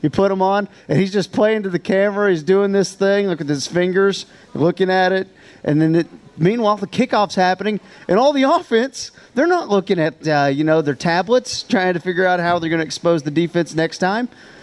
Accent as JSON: {"language": "English", "town": "Wichita Falls", "region": "Texas", "country": "United States", "tie": "born or raised there", "said": "So Holiday was our rival growing up near Wichita Falls."}